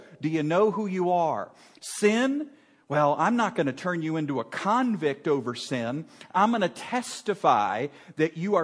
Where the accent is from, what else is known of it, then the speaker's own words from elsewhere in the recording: Virginia, United States; I grew up in Virginia and the ice was about that thick, maybe, if you're lucky.